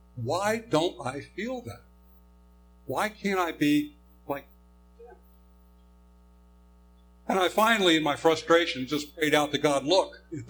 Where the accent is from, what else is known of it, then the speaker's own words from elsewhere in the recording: Maryland, United States; I grew up in Maryland, just north of Baltimore, and I remember attending Sunday school and church from first grade all the way up through senior high.